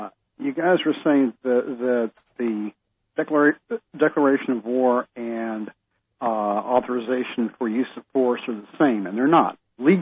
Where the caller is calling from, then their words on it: Panama City Beach, Florida, United States; Panama City Beach, Florida.